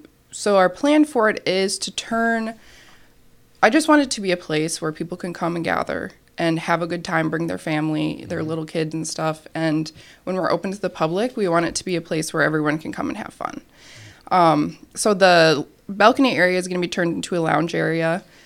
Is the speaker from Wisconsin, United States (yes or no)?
no; Okoboji, Iowa, United States; From like Okoboji, Iowa area.